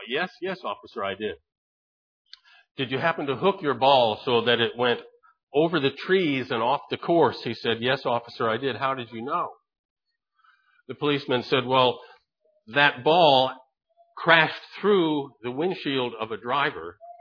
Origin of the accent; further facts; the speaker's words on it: the South, United States; people, y'all. I'm from the South. Y'all coming to over there to serve and to teach.